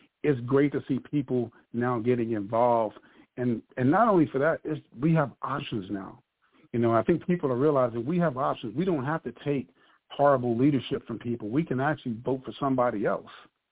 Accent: Texas, United States; I think people, as a man of color growing up in Texas, I seen all my family voting Democrat.

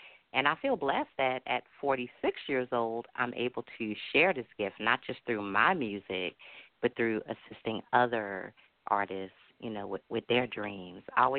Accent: New Jersey, United States; You know, because I'm from Jersey, I'm more like a house girl, house music. I haven't quite caught on to the go-go fever because that's not, you know, I live in this area, but it's not home.

